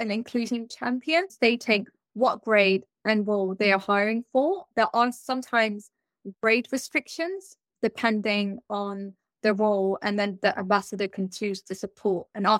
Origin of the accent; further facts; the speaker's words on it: Netherlands; now in London, United Kingdom; my parents are originally from Somalia. I was born in the Netherlands and I grew up in a really small village in the eastern side, close to the German border. I lived there for most of my childhood and then I moved to London